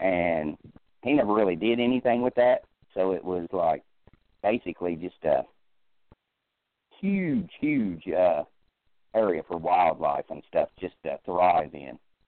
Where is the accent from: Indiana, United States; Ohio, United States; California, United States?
Indiana, United States; Lafayette; Like I said, I grew up in Indiana, northern Indiana, and it's about an hour south of Chicago. It's on the outskirts of the city of Lafayette, Tippecanoe County.